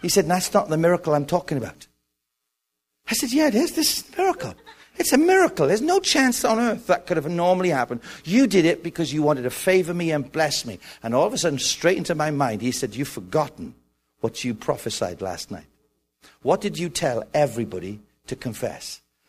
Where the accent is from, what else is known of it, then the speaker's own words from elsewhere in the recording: United Kingdom; now in United States; I said, no, ma'am, I'm from Great Britain.